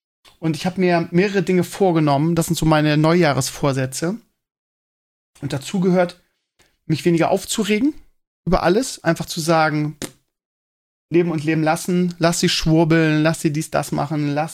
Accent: Bremen, Germany; ich kannte die als Bremer vorher nicht

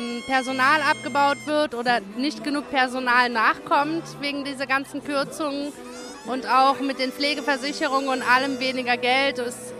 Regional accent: Wuppertal, North Rhine-Westphalia, Germany; Ich komme aus Wuppertal

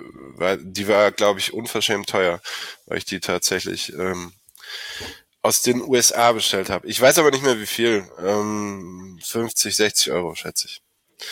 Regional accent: Olpe, North Rhine-Westphalia, Germany; Ich bin 35, komme nicht direkt aus Köln, ich komme aus Olpe. Wird wahrscheinlich kaum wer kennen. Circa 70 Kilometer Entfernung von Köln.

